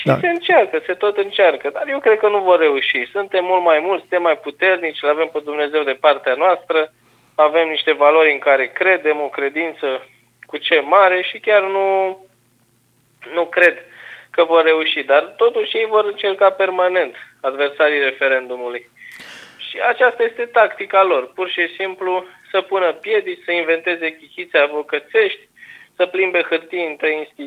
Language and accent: Romanian; Romania; eu mă simt jignit ca român